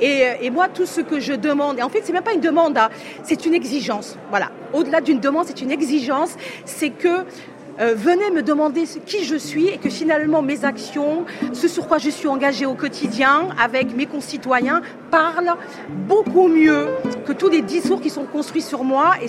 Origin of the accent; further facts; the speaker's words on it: Provence-Alpes-Côte d'Azur, France; Je suis une femme, je suis provençale, je suis française, j'ai des origines, j'ai une culture